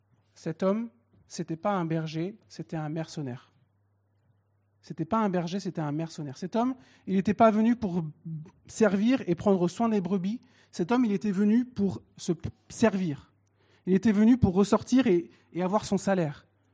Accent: Amiens, Hauts-de-France, France; dans mon église où je suis devenu chrétien, où j'ai grandi, à Amiens

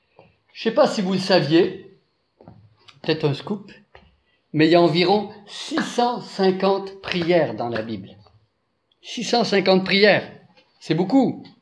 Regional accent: Quebec, Canada; accent: Quebecois; now in France; vous allez l'entendre tout au long du week-end, mon accent n'est pas de ce terroir-ci, ça vient d'outre-Atlantique, c'est un accent, si vous voulez repérer, c'est québécois. Ça fait presque une vingtaine, plus de 20 ans même, que je suis ici en France.

